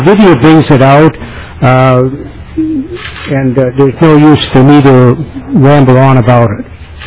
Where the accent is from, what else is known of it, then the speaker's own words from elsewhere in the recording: Shakopee, Minnesota, United States; I'm from Shakopee.